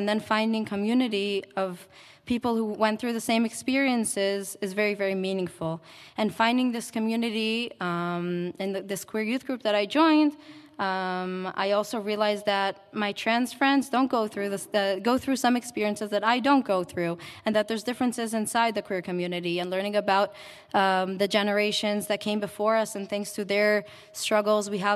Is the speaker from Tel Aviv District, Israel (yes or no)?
yes; Tel Aviv, Tel Aviv District, Israel; And growing up, I grew up in Tel Aviv.